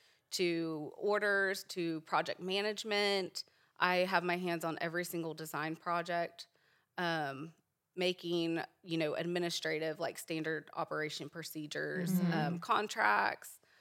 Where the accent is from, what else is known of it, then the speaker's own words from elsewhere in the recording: Virginia, United States; but I grew up in Virginia grew up going to Myrtle Beach and that sort of area.